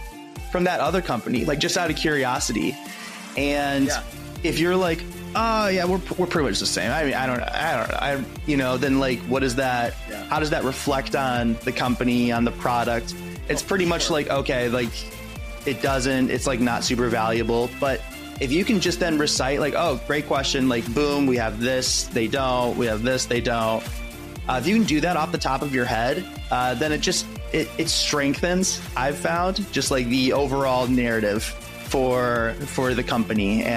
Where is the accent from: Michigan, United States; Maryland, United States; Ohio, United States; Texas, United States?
Michigan, United States; now in Portland, United States; I grew up in Michigan, and so I'm used to like the great summers narrative.